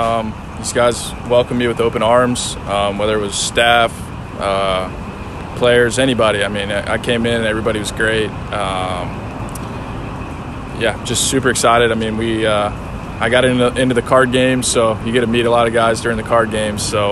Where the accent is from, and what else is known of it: Florida, United States